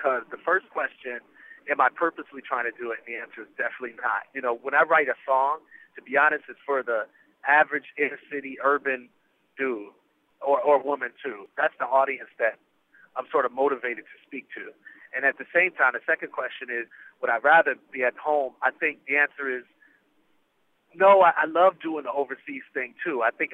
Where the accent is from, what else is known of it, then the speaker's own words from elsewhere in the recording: Milwaukee, Wisconsin, United States; It's what I grew up with. You know, I mean, I come from Milwaukee, Wisconsin. And on a daily basis, you know, the people that I see and that I'm around was people that were struggling with poverty.